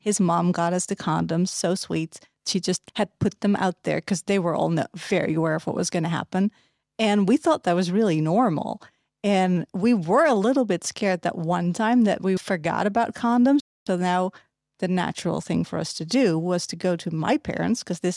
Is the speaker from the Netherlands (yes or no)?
yes; Netherlands; Yes, I grew up in the Netherlands.